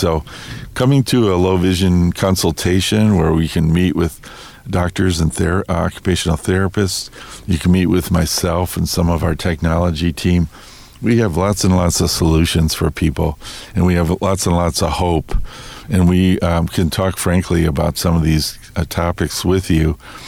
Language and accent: English; Des Plaines, Illinois, United States; it's going to be in Des Plaines, my hometown.